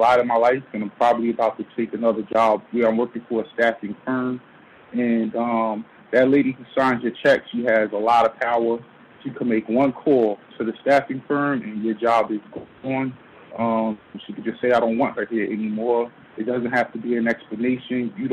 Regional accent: Jersey City, New Jersey, United States; growing up in Jersey City, I've been around a few shootings, more than I like to say

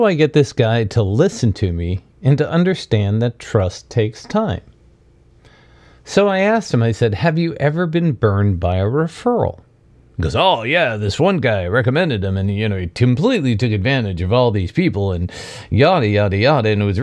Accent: New York, United States; born there; dude, I was born in New York. I'm not from this town

